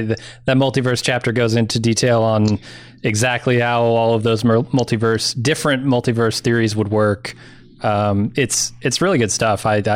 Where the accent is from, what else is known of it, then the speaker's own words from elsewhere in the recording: California, United States; I mean, I'm a Cali kid. Yeah. I grew up in California. I wasn't born there.